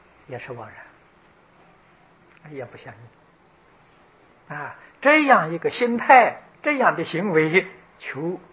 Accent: China; 我们中国人讲风水破坏了

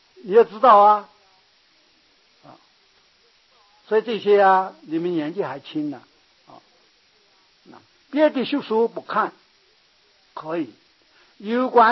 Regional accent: China; 我们是个中国人，虽然出家是个中国出家人

